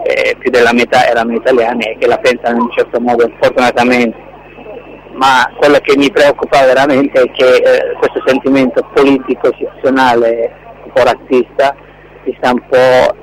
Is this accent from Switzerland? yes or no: no; Eritrea; now in Italy; Dall'Eritrea.